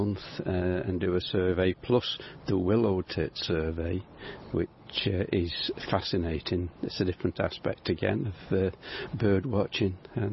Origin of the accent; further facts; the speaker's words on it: Woolston, England, United Kingdom; I was born and raised in Woolston, lived here for 20 odd years, and all this area around here was my roaming ground as I was growing up.